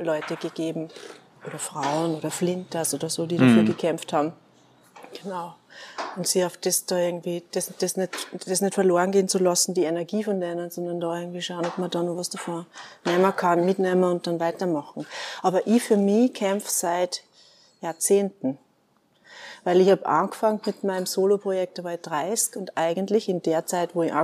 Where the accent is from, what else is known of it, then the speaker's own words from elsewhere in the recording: Gulsern, Upper Austria, Austria; Nein, ich bin eigentlich aus Gulsern.